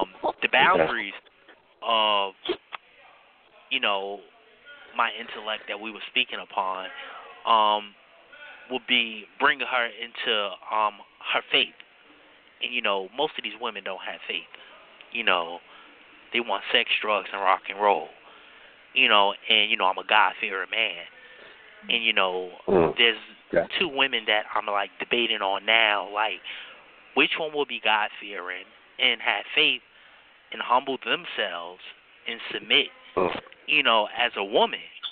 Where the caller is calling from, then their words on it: Avondale, New Jersey, United States; I'm calling from Avondale, New Jersey.